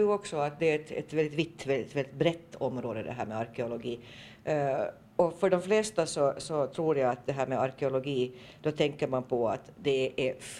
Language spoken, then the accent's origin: Swedish; Åland, Finland; Nå, här hemma på Åland så kommer vi ju inte så förskräckligt rysligt långt tillbaka i tiden i alla fall.